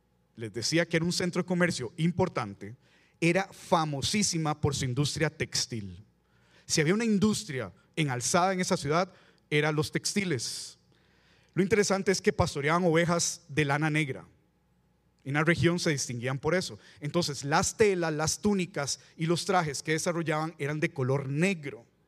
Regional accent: Costa Rica; aquí estamos llenos de los valores costarricenses, queramos o no, porque somos costarricenses.

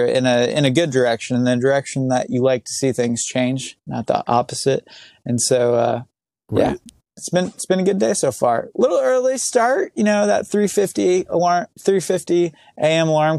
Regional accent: Indiana, United States; doing a little connect session up in kind of near my hometown, up in Lafayette, Indiana, represent

